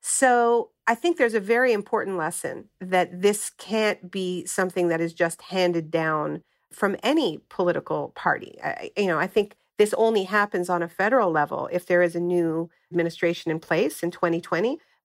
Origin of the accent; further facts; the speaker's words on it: Canada; now in United States; I'm originally from Canada.